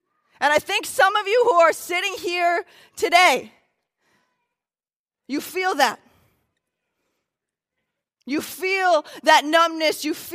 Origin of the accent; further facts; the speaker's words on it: Michigan, United States; We took planes, trains, and automobiles to get here, and I'm from America. We're all from Michigan, and I love coming to Canada.